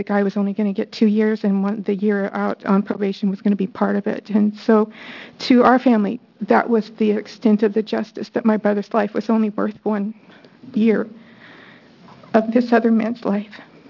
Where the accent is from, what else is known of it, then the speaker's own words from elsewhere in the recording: Arizona, United States; We grew up in Arizona